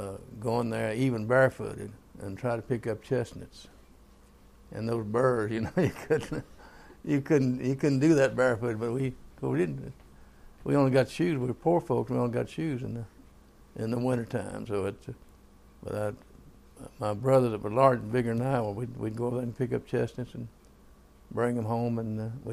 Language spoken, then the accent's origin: English; Tennessee, United States; born there; I was born in the Great Smoky Mountains, which is a national park in Sevier County in East Tennessee. So I was born in 1927.